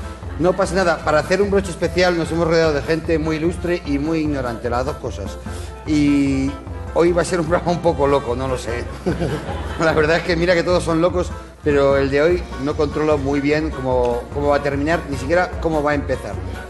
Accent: Aragon, Spain; Yo soy de Aragón, ¿vale? Y pongo el acento...

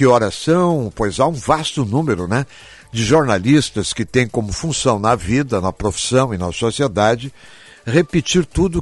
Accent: Brazil; eu sou brasileiro, eu defendo a minha pátria

